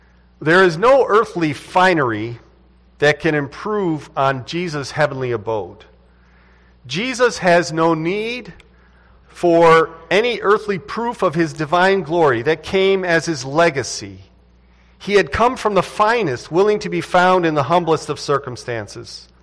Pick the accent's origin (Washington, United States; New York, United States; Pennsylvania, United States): New York, United States; Rochester; born there; I was born there in Rochester General Hospital, delivered by a Dr. Cry.